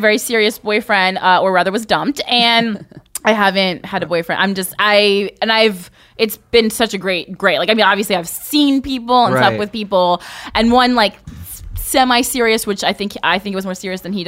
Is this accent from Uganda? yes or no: no; New Jersey, United States; Well, of course, because I'm from Jersey too. I'm from the town next to you.